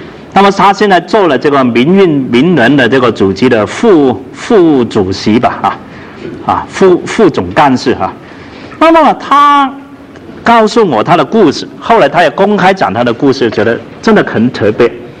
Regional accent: Guangdong, China; accent: Cantonese; 我们广东话叫烫烫是没有国语的烫它就不行

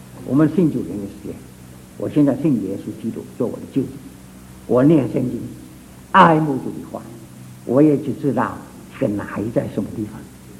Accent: Fuzhou, Fujian, China; 我如果讲我这个福州，我是福州人的

